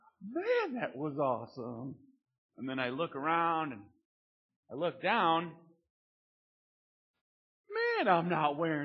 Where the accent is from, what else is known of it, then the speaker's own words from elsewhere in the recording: United States; I am proud to say that I am from the United States of America. I make no apologies about that at all.